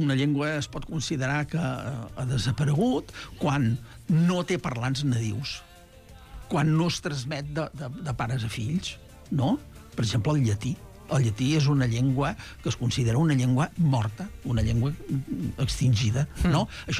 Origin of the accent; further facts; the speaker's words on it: Catalonia, Spain; aquí al Camp de Tarragona, d'on soc jo